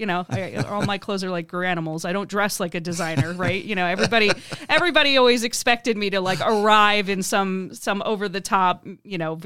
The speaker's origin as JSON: {"language": "English", "town": "Sarasota", "region": "Florida", "country": "United States", "said": "No. I am originally from Sarasota. I'm a Florida girl."}